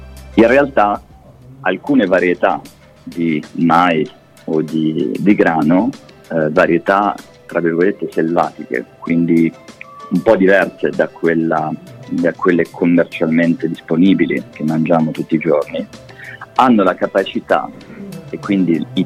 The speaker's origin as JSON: {"language": "Italian", "town": "Perugia", "region": "Umbria", "country": "Italy", "moved": "as an adult", "lives_now": "Paris, France", "said": "al momento sono a Parigi, sono chiaramente italiano, quindi ho studiato, sono di Perugia e ho studiato a Bologna biotecnologie farmaceutiche"}